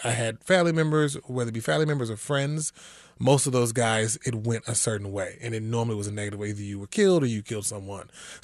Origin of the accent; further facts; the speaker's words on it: Kansas City, Kansas, United States; I grew up in Kansas City, Kansas, Wyandotte County, around the Quindaro area